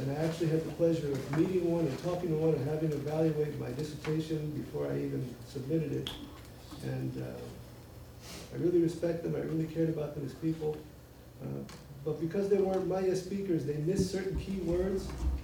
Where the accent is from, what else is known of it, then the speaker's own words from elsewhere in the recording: New York City, New York, United States; I'm a cultural anthropologist, born and raised in New York City